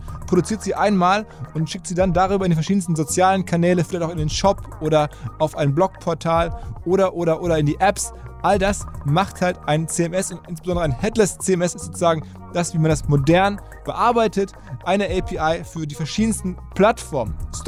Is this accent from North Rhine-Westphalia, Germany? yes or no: yes; North Rhine-Westphalia, Germany; ein Kind des Ruhrgebiets, genau wie ich